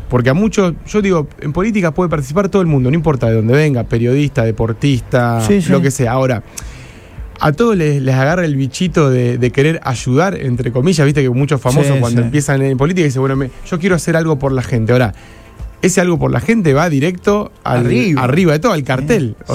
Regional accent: Rosario, Santa Fe, Argentina; born there; No es que es porque nacimos en Rosario

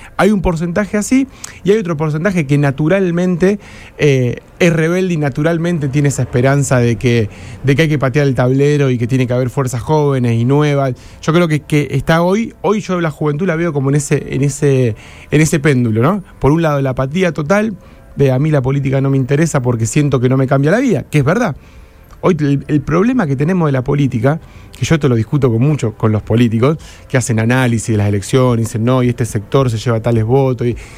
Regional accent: Rosario, Santa Fe, Argentina; born there; No es que es porque nacimos en Rosario

